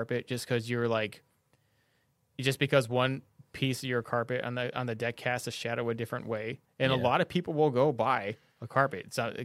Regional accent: Arizona, United States; Well, I'm from Arizona, and I'm from the hot parts of Arizona, not like the hottest of the hot.

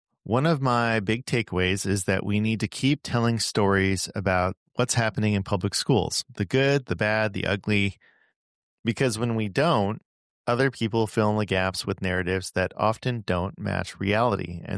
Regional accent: Pasadena, California, United States; now in Atlanta, United States; I grew up in Southern California. I'm from Los Angeles, Pasadena, so huge, been a Dodger fan since I, basically was born. And then we moved out here to Atlanta in 2008.

